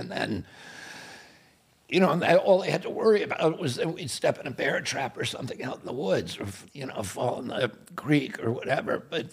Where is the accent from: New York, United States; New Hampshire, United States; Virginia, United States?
Virginia, United States; born there; also born or lived in Alabama / South Dakota; I was born in Virginia. I lived 2 years in Alabama. I lived a year in rural South Dakota.